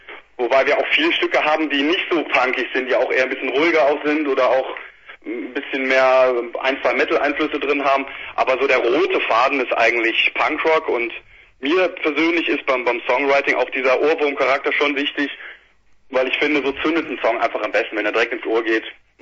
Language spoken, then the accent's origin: German; Cologne, North Rhine-Westphalia, Germany; Wir kommen aus Köln, jawohl.